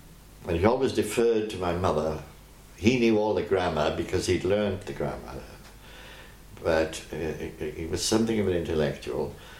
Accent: Pontypool, Wales, United Kingdom; born there; As a Christmas Eve baby, born in Pontypool, then. And indeed, I was born in the address from which I subsequently went to the Stones factory. I was born very near the Stones factory

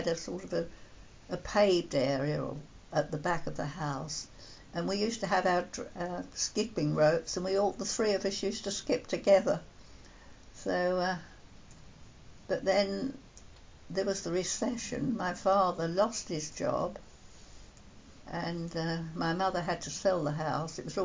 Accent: Islington, London, United Kingdom; born there; I was born in Islington, yes, right in the middle of London.

